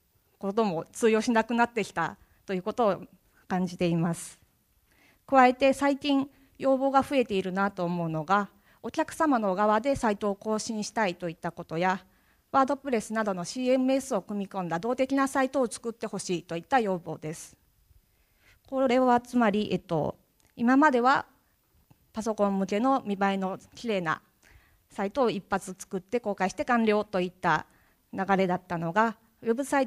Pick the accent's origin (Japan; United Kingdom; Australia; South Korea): Japan; Hyogo; moved away as an adult; also born or lived in Tokyo; now in Kochi, Japan; 実は出身は兵庫県でして、その後進学と就職で一旦東京に出た後 I ターンで2011年に高知に I ターンで移住してきました。